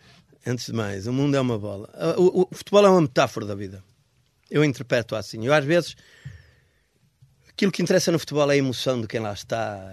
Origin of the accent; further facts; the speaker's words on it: Braga, Portugal; É natural porque eu cresci em Braga. Eu sou um homem, sou um bracarense, com sinais de um bracarense.